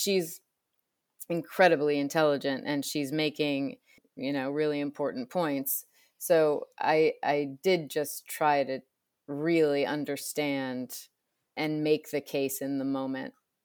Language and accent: English; Illinois, United States; I mean, I grew up in Illinois. I know Chicago.